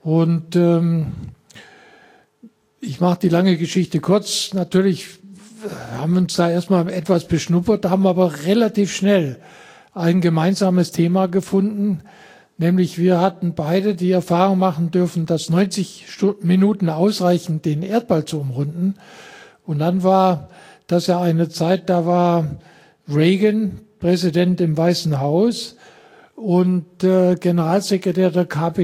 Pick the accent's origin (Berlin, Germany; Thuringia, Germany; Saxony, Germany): Thuringia, Germany; Sigmund und ich, wir sind Vogtländer, beide. Der Sigmund aus dem sächsischen Teil und ich aus dem thüringischen Teil.